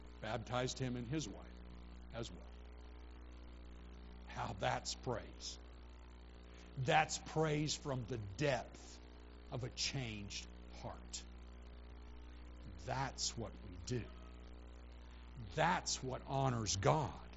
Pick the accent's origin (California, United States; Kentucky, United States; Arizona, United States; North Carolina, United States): California, United States; I'm a Californian. I like fish tacos.